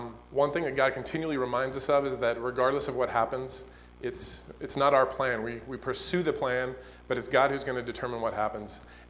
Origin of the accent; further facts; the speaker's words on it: Iowa, United States; now in South Africa; we are from South Africa, or we're from Iowa, from this church. We grew up here, and we've been in South Africa for 12 years.